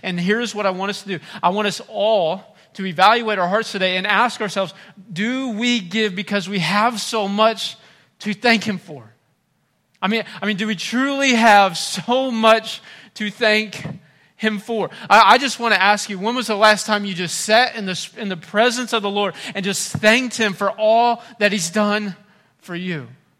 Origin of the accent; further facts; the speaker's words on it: Frank Clay, Missouri, United States; I grew up in Frank Clay, Missouri area. If you blink when you pass it, you'll miss it.